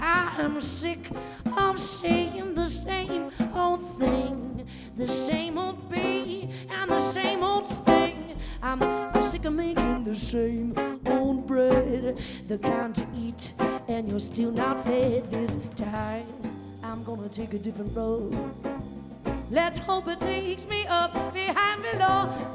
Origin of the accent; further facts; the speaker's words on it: Minnesota, United States; So once again, we come from Minnesota.